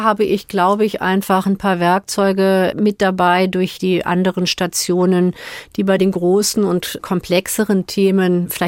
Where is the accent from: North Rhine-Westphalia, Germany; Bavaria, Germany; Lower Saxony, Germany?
North Rhine-Westphalia, Germany; Cologne; Ich bin Rheinländerin, haben Sie doch am Anfang gesagt. Und ich komme aus Köln